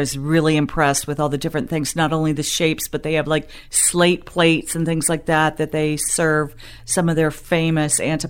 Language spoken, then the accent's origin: English; Miami, Florida, United States; I was born and raised in Miami.